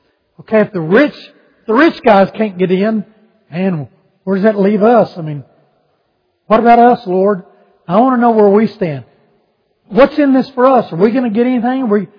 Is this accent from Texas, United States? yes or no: yes; Texas, United States; Growing up in West Texas, we would go on vacation to Colorado, New Mexico